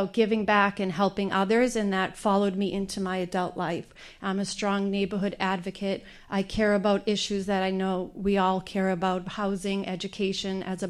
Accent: Dorchester, Massachusetts, United States; I'm a first-time candidate. I'm a mom, teacher, neighbor, friend, born and raised in Dorchester, where I'm raising my children

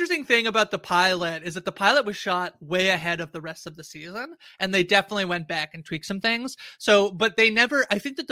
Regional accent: Canada; I'm Canadian.

